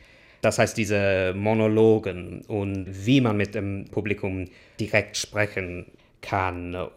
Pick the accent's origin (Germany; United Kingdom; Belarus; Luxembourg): United Kingdom; German is a second language; Also ich bin eigentlich Brite